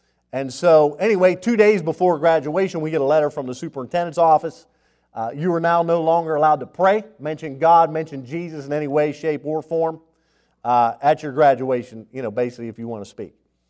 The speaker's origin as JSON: {"language": "English", "town": "Brighton Township", "region": "Pennsylvania", "country": "United States", "said": "from Beaver, so which is where I'm from. I'm from Brayton Township, and I went to Beaver."}